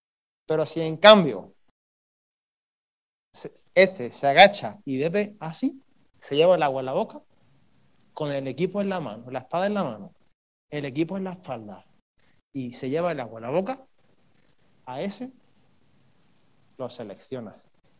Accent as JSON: {"language": "Spanish", "town": "Huelva", "region": "Andalusia", "country": "Spain", "said": "¿Sabes cuánta población tiene Huelva, de donde yo soy? 145.000."}